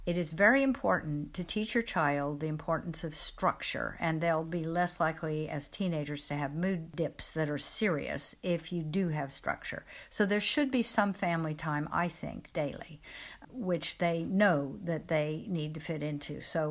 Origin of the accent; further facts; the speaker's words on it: Midwest, United States; For example, a lot of families where I grew up in the Midwest in America, you had a summer holiday that was in the same place every year